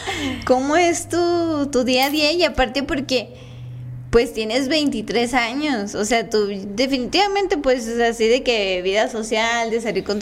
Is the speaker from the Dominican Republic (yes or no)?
yes; Villa González, Santiago, Dominican Republic; porque yo soy de Villa González y hay súper poquitos